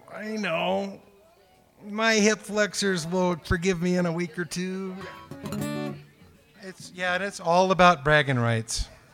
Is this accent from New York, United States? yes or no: no; Oakland, California, United States; I'm from Oakland, California.